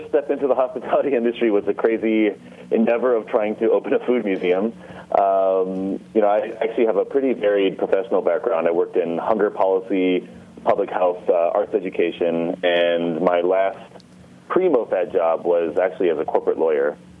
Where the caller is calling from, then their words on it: El Paso, Texas, United States; So I'm actually calling from El Paso because I just wrapped up at South by Southwest